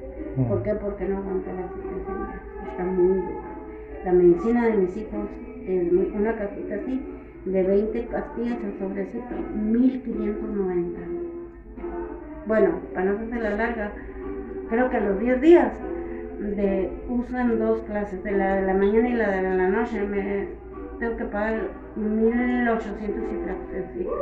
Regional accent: Naco, Sonora, Mexico; me fui para mi pueblo, para Naco, donde estaba mi papá. Y luego de ahí ya me fui, en 2007 me fui para Guanajuato.

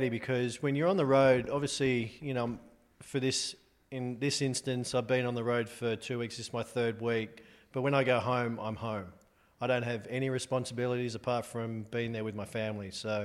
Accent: Sydney, New South Wales, Australia; born there; moved away as an adult; Well, I'm an Australian guy with two left feet. But, yeah, born in Australia, born in Sydney, came over here about 13 years ago with Matt Jones

